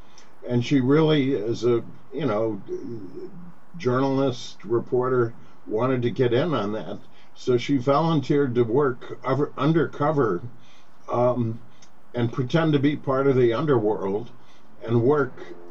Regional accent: Oak Lawn, Illinois, United States; now in New York, United States; Well, she started as a housewife in Oak Lawn, Illinois, right?

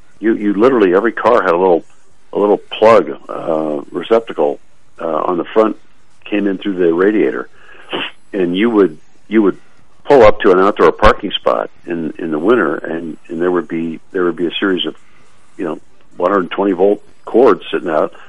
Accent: Winnipeg, Manitoba, Canada; I grew up in Winnipeg, and we saw temperatures like this routinely in Winnipeg in the 60s.

